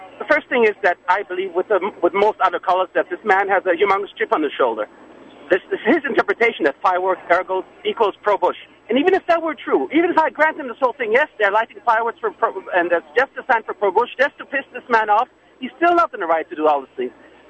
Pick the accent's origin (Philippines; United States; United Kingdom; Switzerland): Switzerland; I'm from Europe. If that makes any difference, I'm